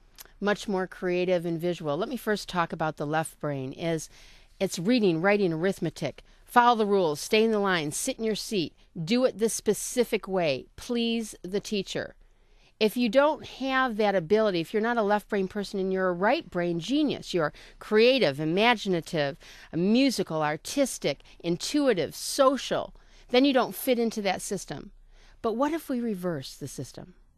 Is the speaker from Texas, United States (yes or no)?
no; Union Lake, Michigan, United States; I grew up in Union Lake, Michigan, and I grew up around lakes, and I was always in the water and swimming and sailing.